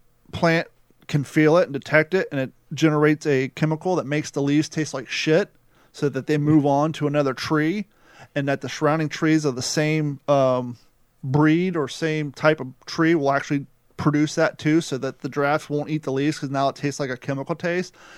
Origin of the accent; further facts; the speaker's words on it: Ohio, United States; It's bigger than anything I fished on growing up in Ohio.